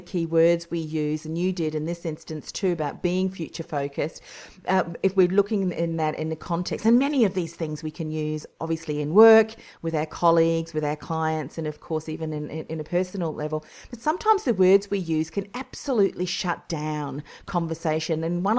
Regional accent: New Zealand; now in Australia; And I'm originally from New Zealand too.

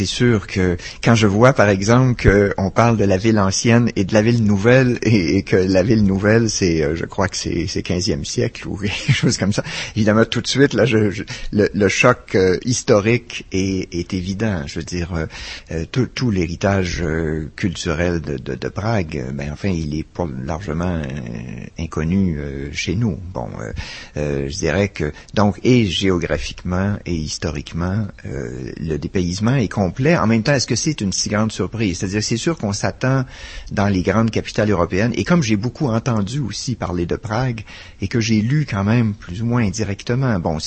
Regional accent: Montreal, Quebec, Canada; born there; je suis né à Montréal, dans un quartier tout à fait central, assez typique

